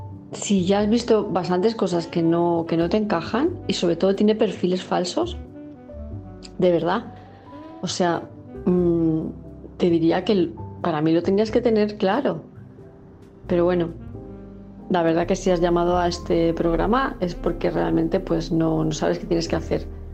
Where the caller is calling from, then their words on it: Palma de Mallorca, Balearic Islands, Spain; de Palma de Mallorca